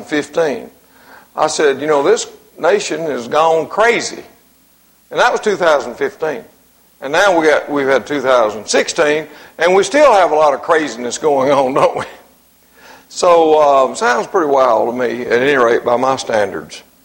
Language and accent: English; Mississippi, United States; that's where I was born, and I was raised in Mississippi.